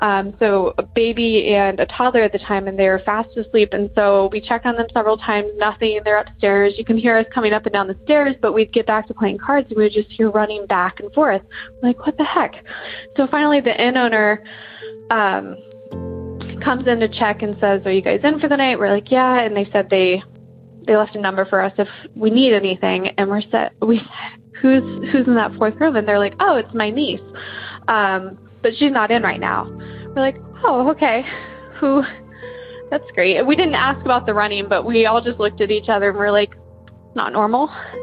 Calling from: Columbus, Ohio, United States; I'm from Columbus, Ohio.

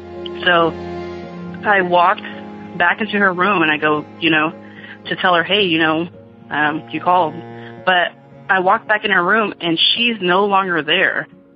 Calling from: California, United States; I'm calling from Northern California.

